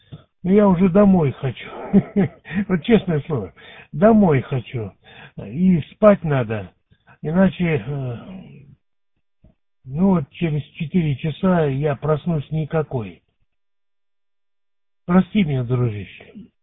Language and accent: Russian; Moldova; now in Vladivostok, Russia; И я не коренной житель Владивостока. В свое время, в 72-м году, мы переехали с Молдавии сюда.